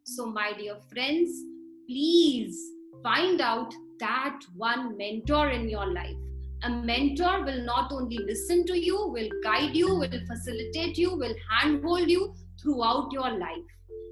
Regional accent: India; And being an Indian, it is like automatic. It is inbuilt in us. It's our culture, our traditions that we need to spread across the world.

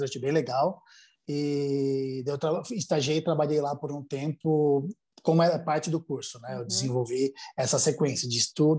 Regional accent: Santa Catarina, Brazil; É uma coisa que lá em Santa Catarina, que é de onde eu sou, né, tem uma presença forte

